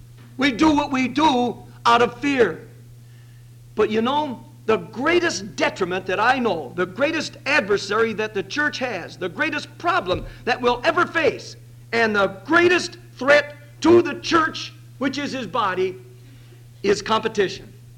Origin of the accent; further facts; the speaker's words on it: Grand Rapids, Michigan, United States; Now, I'm from the Grand Rapids area when I'm there, which is seldom, but I am there now and then.